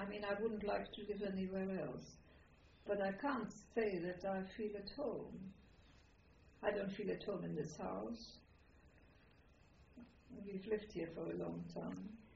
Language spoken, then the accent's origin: English; Czechia; moved away; I don't feel at home in Czechoslovakia. I mean, I went back to my hometown, which is of a grey colour